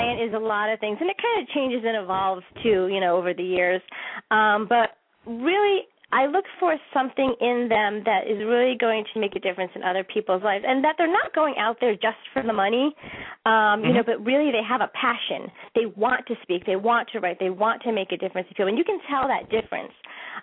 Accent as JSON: {"language": "English", "region": "East Coast", "country": "United States", "tie": "born or raised there", "also_born_or_lived": "New York", "lives_now": "California, United States", "said": "I grew up on the East Coast, but now I live in Southern California, which is much better."}